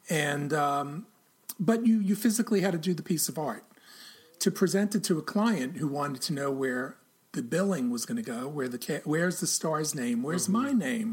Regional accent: New York City, New York, United States; Well, being a New Yorker, you know, I'm a native New Yorker.

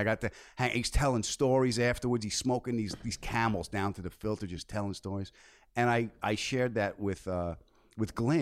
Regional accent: New York, United States; I grew up on Long Island.

